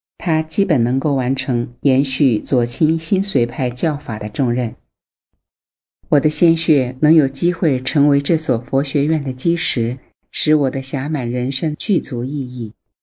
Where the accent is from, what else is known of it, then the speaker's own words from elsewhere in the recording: Qinghai, China; born there; 我出生在佛教兴盛的果洛扎曲卡，生长在充满佛教气氛的环境里。